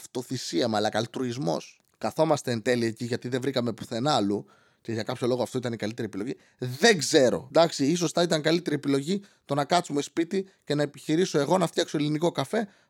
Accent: Serres, Central Macedonia, Greece; Εγώ είμαι από Σέρες. Ούτε με αυτά ασχολούμαι, αλλά είμαι από Σέρες.

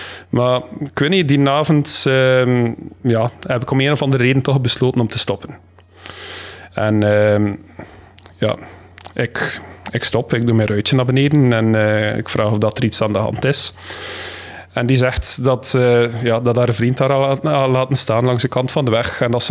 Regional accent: Beernem, Flanders, Belgium; je kent de streek waar ik ben opgegroeid, Beernem.

